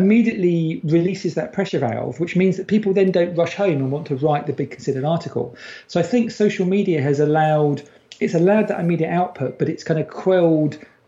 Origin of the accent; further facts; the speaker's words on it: United Kingdom; as a Brit